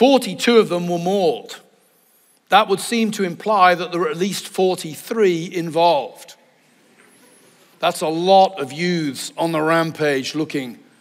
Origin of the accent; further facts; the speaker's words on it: England, United Kingdom; now in United States; and I'm English, so I'm an American now, but I'm really culturally English.